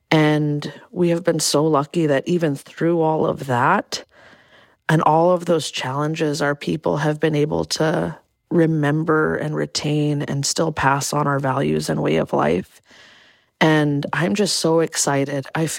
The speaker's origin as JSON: {"language": "English", "town": "Clark's Point", "region": "Alaska", "country": "United States", "tie": "born or raised there", "said": "Yeah, my grandmother was Muntjoc, and I was raised with her in Clark's Point in Bristol Bay."}